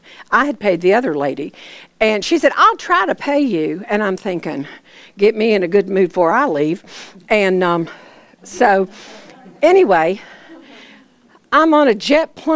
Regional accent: Georgia, United States; oh, Connie, I'm in from Georgia, and I don't have a way to go, and I don't know anything.

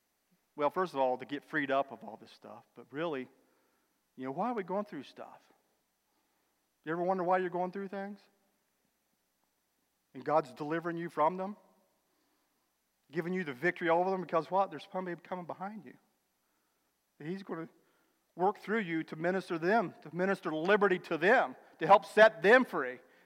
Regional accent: Parkersburg, West Virginia, United States; was headed back to West Virginia. I'm from Parkersburg, live in Mineral Wells now

